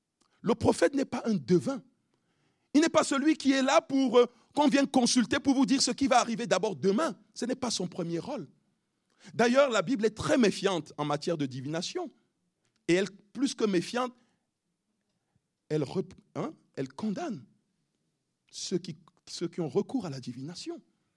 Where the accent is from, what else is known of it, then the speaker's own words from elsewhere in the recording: Cameroon; comme on dit chez nous au Cameroun